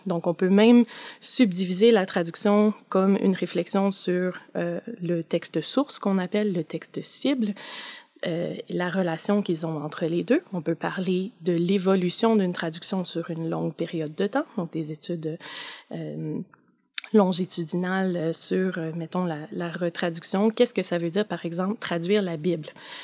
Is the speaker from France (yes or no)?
no; Ontario, Canada; Moi, j'ai grandi, je viens du nord de l'Ontario. J'ai grandi dans une situation francophone minoritaire. Donc, j'ai toujours évolué dans les deux langues.